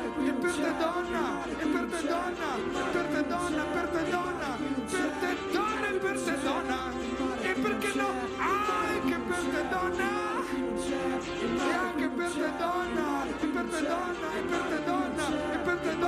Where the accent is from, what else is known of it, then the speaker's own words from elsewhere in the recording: Brescia, Lombardy, Italy; poi sono sceso per la mia Brescia e mi sono fatto tutta la pianura padana senza arrivare al mare